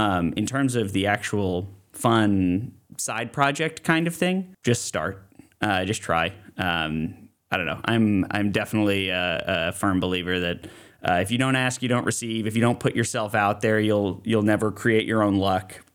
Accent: East Coast, United States; I'm not from California, I'm from the East Coast.

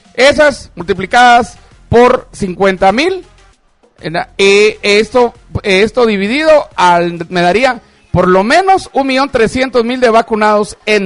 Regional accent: Guatemala; ya somos chapines, ya nos acostumbramos a que ahí viene mañana, ¿verdad?

